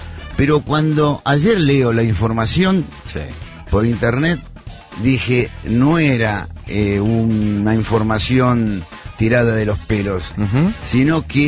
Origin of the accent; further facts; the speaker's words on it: Argentina; aquí tenemos 45 millones de habitantes, somos 45 millones de habitantes